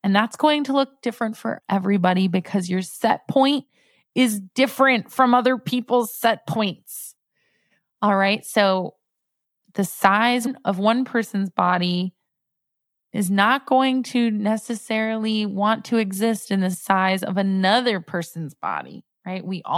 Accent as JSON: {"language": "English", "region": "Northeast", "country": "United States", "said": "I used to be proud of myself for being a fast walker because I'm from the Northeast."}